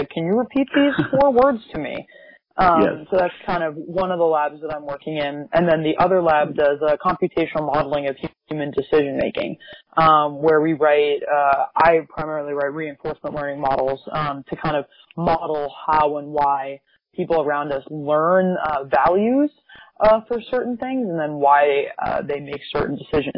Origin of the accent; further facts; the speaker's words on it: Washington, District of Columbia, United States; Yeah, so I grew up in Washington, D.C., home club, Chevy Chase Fencing Club, though I also fenced a bit at D.C. Fencers Club.